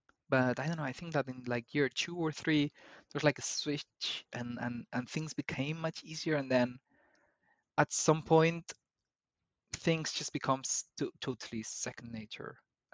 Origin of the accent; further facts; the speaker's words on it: Spain; moved away as an adult; Yeah. So yeah. I left Spain when I was about 21. I'm now older than that.